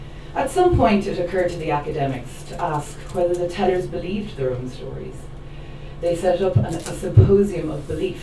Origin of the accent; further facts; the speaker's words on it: Dublin, Leinster, Ireland; also born or lived in County Clare; now in Oslo, Norway; I grew up in Dublin. I lived in County Clare for a very long time, and then I moved to Oslo 2 years ago.